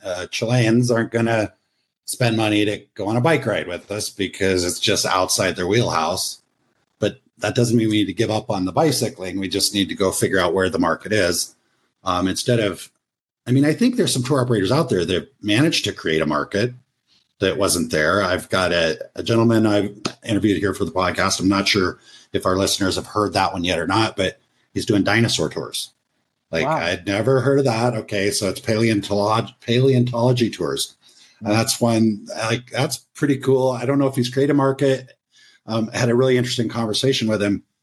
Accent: Rocky Mountain West, United States; I grew up in the Rocky Mountain West United States

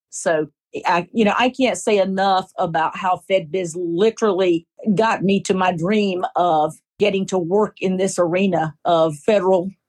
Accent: Greenville, South Carolina, United States; I'm actually from Greenville, South Carolina. I am a Clemson grad.

